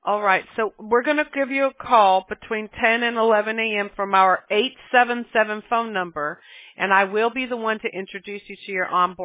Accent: Mobile, Alabama, United States; I'm from Mobile, Alabama personally.

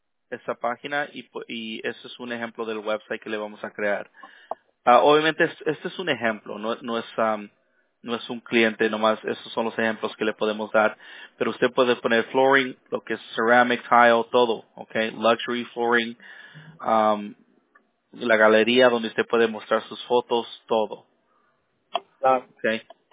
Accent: Mexico; now in United States; Yo soy mexicano

